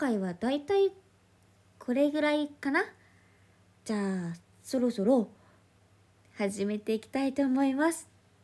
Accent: Osaka, Japan; 出身地は大阪で、新人声優です。

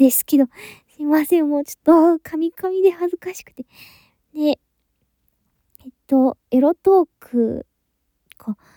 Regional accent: Kanto, Japan; 出身地は、関東の方です。関東って言っても、結構、田舎の方なんで、東京とかね、憧れなんですけどね。

